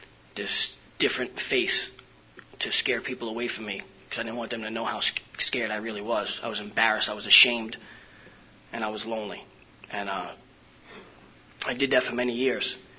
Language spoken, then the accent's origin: English; The Bronx, New York, United States; I was born and raised in the Bronx. And I had a lot of trauma events. Bronx, New York.